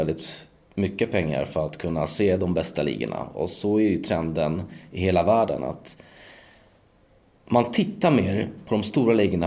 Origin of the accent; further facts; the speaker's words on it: Poland; Och som sagt, jag kommer ju från Polen.